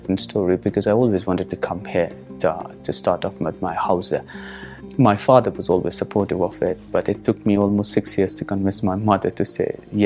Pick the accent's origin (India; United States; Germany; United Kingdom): India; Jammu and Kashmir; I'm from Jammu and Kashmir, actually from the Kashmir occupied, Indian occupied side of the Kashmir. Did my studies from there as well.